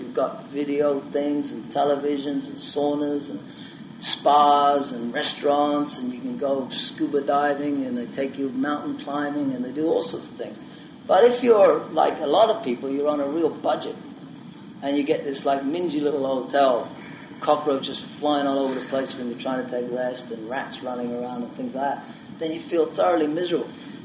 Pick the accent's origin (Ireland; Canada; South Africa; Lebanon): Ireland; born there; I'm born in Ireland, I grow up as an Irish person.